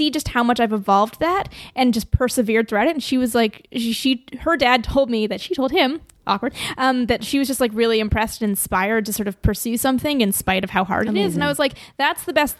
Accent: Toronto, Ontario, Canada; born there; he works at the hospital I was born in Toronto.

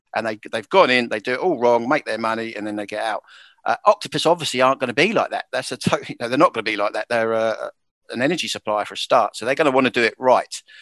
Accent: Norwich, East of England, United Kingdom; if we go back to where I grew up near Norwich

